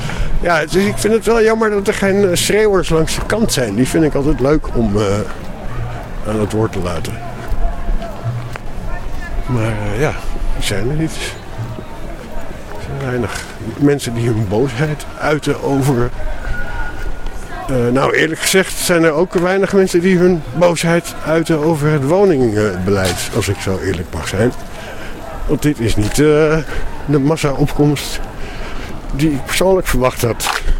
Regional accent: Amsterdam, North Holland, Netherlands; Ja, nou nee, maar ik kom uit Amsterdam en ik kom hier.

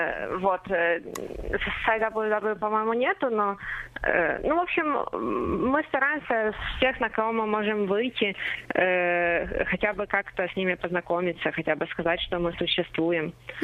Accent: Uzhhorod, Zakarpattia Oblast, Ukraine; now in Kyiv, Ukraine; Я хоть родом из Ужгорода, но на самом деле я живу в Киеве

